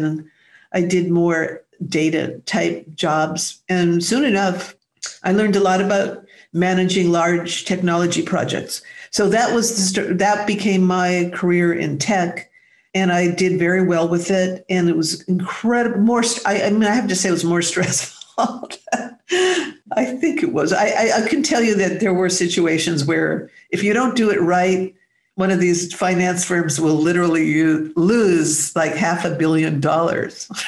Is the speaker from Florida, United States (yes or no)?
no; Los Angeles, California, United States; because I grew up in West Los Angeles